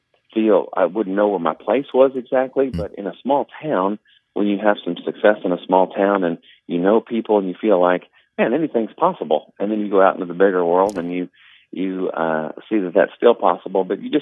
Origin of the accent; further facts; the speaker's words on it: Kansas, United States; They just knew I was from Kansas.